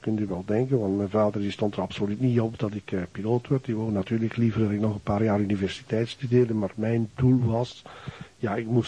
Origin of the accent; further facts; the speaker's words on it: Ghent, East Flanders, Belgium; born there; Ik ben, ik ben feitelijk geboren in Gent. Maar ik heb er ook niet lang geleefd. Ik ben dan feitelijk in hart en bloed ben ik feitelijk wel de West-Vlaming. Omdat mijn ouders uit West-Vlaanderen komen. Mijn moeder die is uit Gistel.